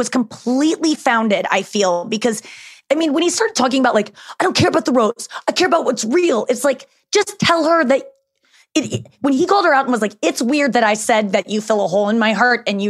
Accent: St. Louis, Missouri, United States; I'm from St. Louis

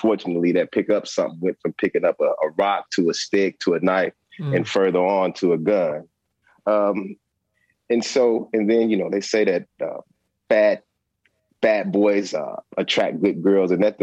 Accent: Chicago, Illinois, United States; Growing up in Chicago, at that time, not being gang or street involved, going to a school that was heavily street involved

